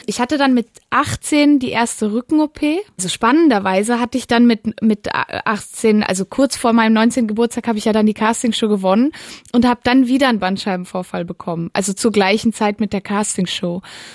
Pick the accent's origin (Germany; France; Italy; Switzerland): Switzerland; Valais; Genau, also ich stamme aus dem Wallis und ich wohne auch immer noch da.